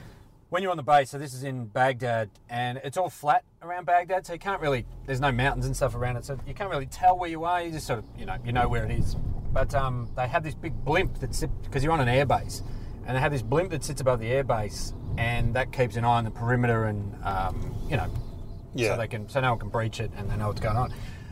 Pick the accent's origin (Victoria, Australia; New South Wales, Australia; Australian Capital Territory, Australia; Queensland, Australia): Victoria, Australia; so we grew up in Pascoe South, so Strathmore area